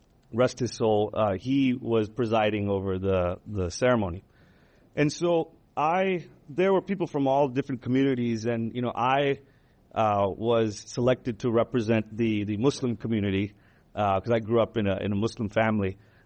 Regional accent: Chicago, Illinois, United States; I'm from Chicago, so when he mentioned that, I was like, yeah.

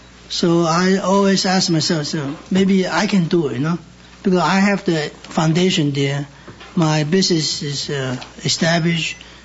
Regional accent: Hong Kong; English is a second language; also born or lived in Shanghai; now in United States; I was born in Shanghai, China, but I grew up in Hong Kong. I came to America in 1971.

